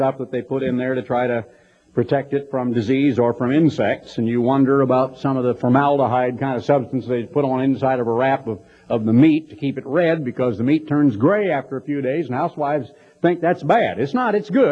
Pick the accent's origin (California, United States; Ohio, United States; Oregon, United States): Oregon, United States; Of course, I grew up in Oregon. And on my grandmother's farm were three kinds of apples, both black and English walnuts.